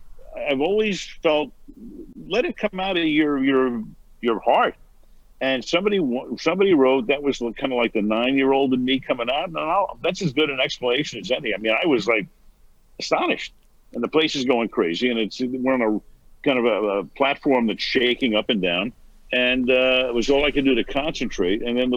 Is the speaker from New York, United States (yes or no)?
yes; New York, United States; I grew up in New York. And I loved the Rangers.